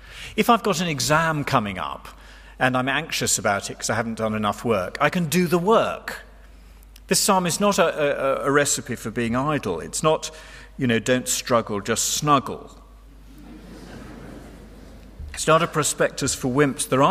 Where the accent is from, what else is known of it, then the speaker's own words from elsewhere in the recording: United Kingdom; I don't think this is just because I'm British.